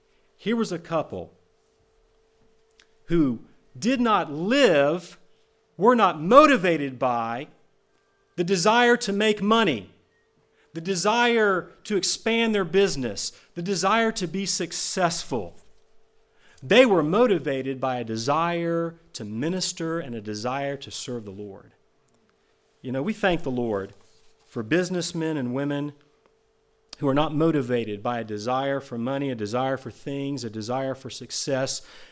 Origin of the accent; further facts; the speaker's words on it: Tampa, Florida, United States; now in Georgia, United States; I grew up in Tampa, Florida, lived there all the life that I can remember, and went to Bob Jones in Greenville.